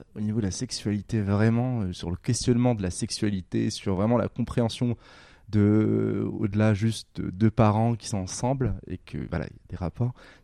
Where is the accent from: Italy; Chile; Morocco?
Morocco; moved away as an adult; now in France; Non, j'ai grandi au Maroc.